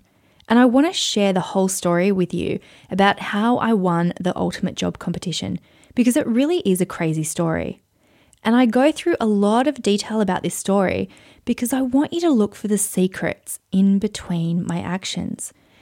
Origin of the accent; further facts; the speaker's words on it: Queensland, Australia; finally we topped it all off in beautiful Queensland, Australia, my home country.